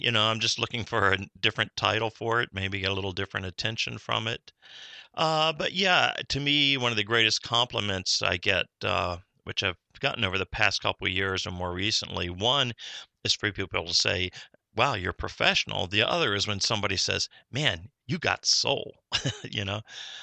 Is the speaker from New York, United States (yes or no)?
no; Virginia, United States; moved away as an adult; I grew up in Northern Virginia, which now is really D.C. suburbs. It's just grown that much since I've been gone. But, yeah, I used to kind of talk like this and been in New England since the late 70s.